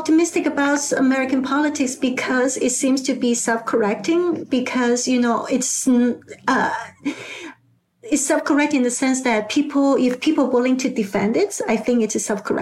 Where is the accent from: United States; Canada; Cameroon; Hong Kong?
Hong Kong; But I'm also from Hong Kong.